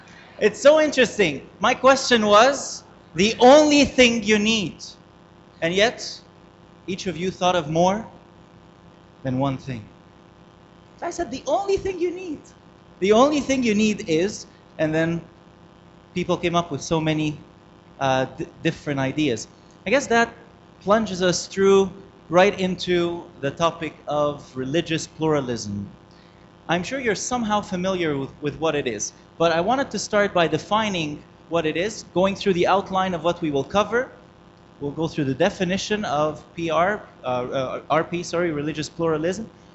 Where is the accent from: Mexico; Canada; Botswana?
Canada; I'm from Canada.